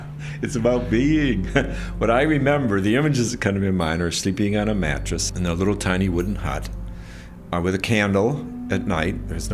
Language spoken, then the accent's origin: English; Wisconsin, United States; I've always been grateful for my roots in the Midwest, and the land in Wisconsin is so sacred, really.